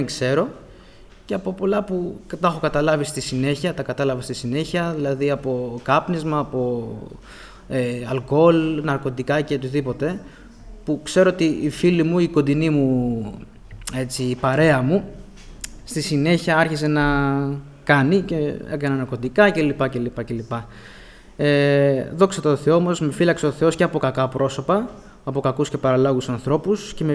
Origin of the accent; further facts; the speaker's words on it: Nea Smyrni, Attica, Greece; born there; Γεννήθηκα το 2001, συγκεκριμένα στη Νέα Σμύρνη.